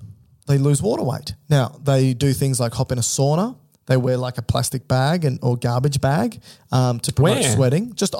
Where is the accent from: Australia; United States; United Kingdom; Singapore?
Australia; let's just say we're going to go in kilograms because we're Australian.